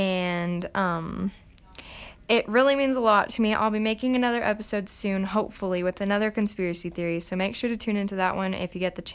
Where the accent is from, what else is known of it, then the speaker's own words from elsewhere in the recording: New Mexico, United States; I'm actually from New Mexico, and I've been to Roswell.